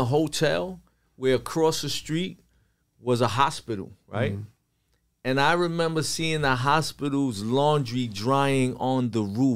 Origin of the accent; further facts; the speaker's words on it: Brownsville, Texas, United States; And I never had that problem growing up in Brownsville where I had to hide who I was.